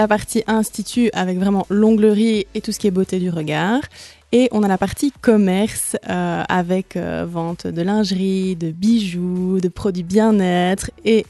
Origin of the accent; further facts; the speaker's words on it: Liège, Wallonia, Belgium; now in Waremme, Belgium; Nous, on vient de Liège, on a beaucoup plus de concepts, etc.